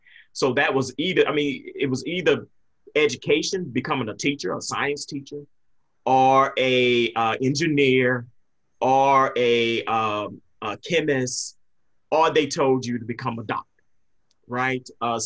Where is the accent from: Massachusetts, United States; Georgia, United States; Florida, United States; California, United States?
Georgia, United States; Augusta; So I grew up in Augusta, Georgia. It was my hometown where I went to school, both high school and college.